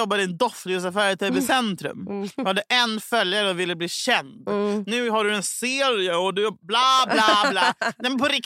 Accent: Denmark; jag är ju dansk

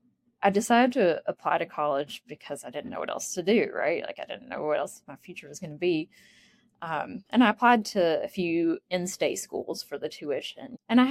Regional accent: Appalachia, United States; because my accent, people immediately picked up on it and went, "Oh, where are you from?" I say, "Appalachia,"

